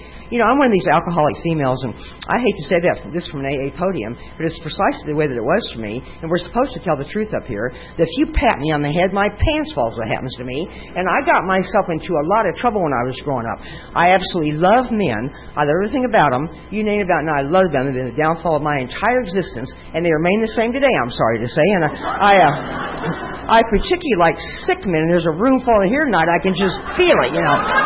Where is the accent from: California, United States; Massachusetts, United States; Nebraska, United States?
Nebraska, United States; But, you know, I grew up in Nebraska.